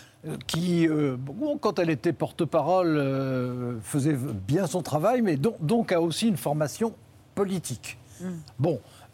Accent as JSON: {"language": "French", "country": "France", "said": "non on est français."}